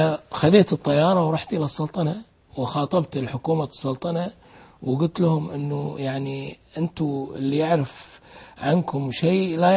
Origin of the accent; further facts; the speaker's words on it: Kuwait; يعني الصيف اللي يصير عندنا بالكويت